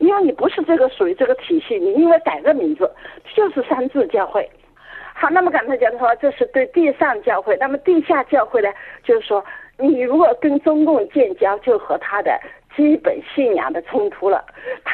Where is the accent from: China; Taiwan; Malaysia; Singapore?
China; 是我们中国人熟悉的利玛窦